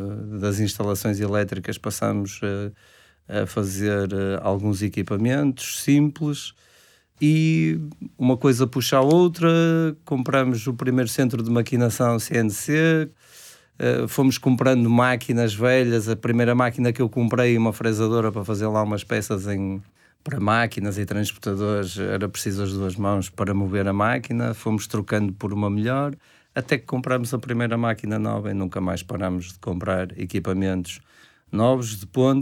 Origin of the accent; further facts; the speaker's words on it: Espinho, Aveiro, Portugal; sou de Espinho, tenho 51 anos